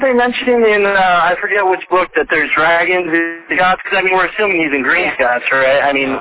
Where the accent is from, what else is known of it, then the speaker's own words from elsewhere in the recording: Phoenix, Arizona, United States; I'm from Phoenix, Arizona.